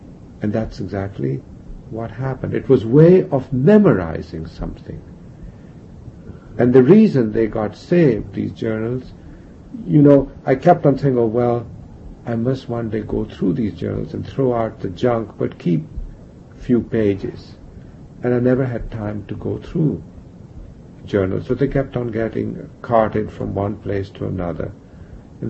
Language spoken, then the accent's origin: English; India; I was brought up in India during the waning light of the British Empire, if I can put it that way.